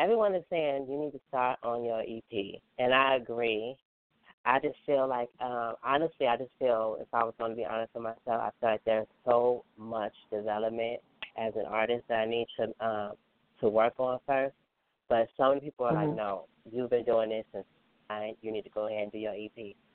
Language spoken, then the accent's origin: English; Chicago, Illinois, United States; Yes, born and raised in Chi-Town, Southside